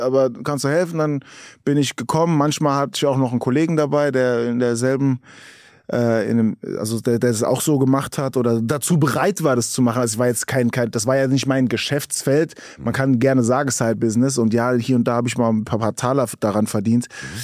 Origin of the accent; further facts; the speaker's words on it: Frankfurt, Hesse, Germany; Und ich als Frankfurter, der...